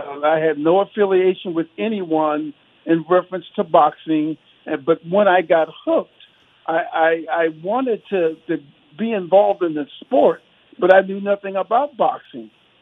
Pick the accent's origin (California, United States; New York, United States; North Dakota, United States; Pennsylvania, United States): California, United States; now in Las Vegas, United States; So, but it was growing up in the Bay Area, back when I was a kid, watching Muhammad Ali as a kid.